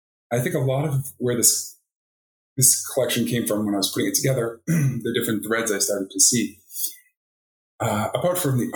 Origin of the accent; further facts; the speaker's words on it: Boston, Massachusetts, United States; now in Oregon, United States; I'm from the East Coast, from Boston. And until I moved to Oregon about 10 years ago